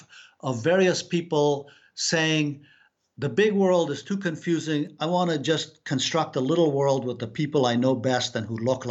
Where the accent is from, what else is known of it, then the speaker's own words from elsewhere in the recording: Afghanistan; Yes, I'm from Afghanistan. And, you know, I'm from Afghanistan, but I have a particular perch on that fact, because my mother was the first American woman to marry an Afghan and live in Afghanistan